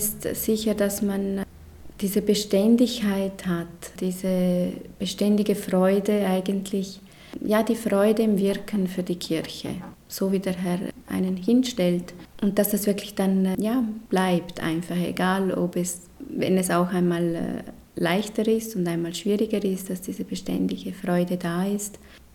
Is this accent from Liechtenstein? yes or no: yes; Liechtenstein; Ich bin Liechtensteinerin und Italienerin.